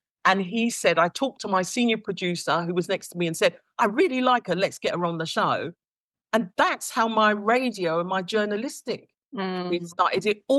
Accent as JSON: {"language": "English", "town": "East London", "region": "London", "country": "United Kingdom", "said": "You can see we're from East London."}